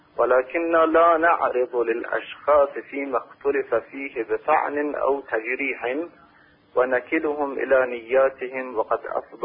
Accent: Iran; من به عنوان یک اهل سنتی که در ایران بالاخره به دنیا اومدم، در اینا هم رشد کردم و بزرگ شدم و مذهب اصلی من مذهب حنفیه.

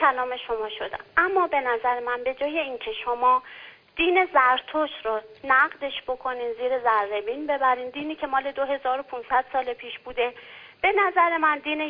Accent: Iran; بالاخره ما ایرانی هستیم.

